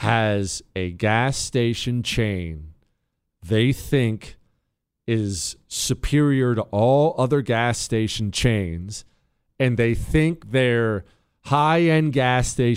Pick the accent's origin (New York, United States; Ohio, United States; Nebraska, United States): Ohio, United States; born there; also born or lived in Montana / California / Arizona / Texas; I remember I was born in Ohio. We would cross the country when my dad was looking for work and ended up moving out west to Montana.